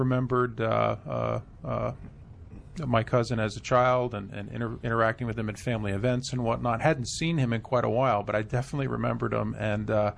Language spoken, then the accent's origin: English; New Jersey, United States; My family moved around a lot, and I think I lived in most parts of northern New Jersey. So it was a great childhood.